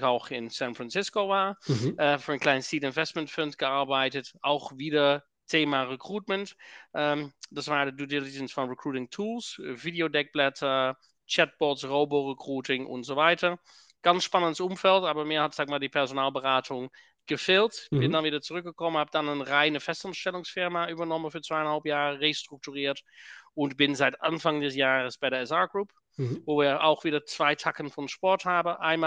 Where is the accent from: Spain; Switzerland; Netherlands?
Netherlands; born there; German is a second language; moved away as an adult; also born or lived in London; an Akzent hört man schon, gebürtiger Holländer.